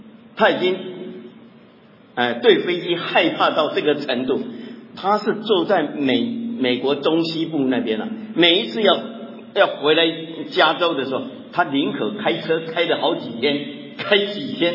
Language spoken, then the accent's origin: Chinese; Taiwan; 我们台湾话有一句话哈，我不知道国内有没有这句话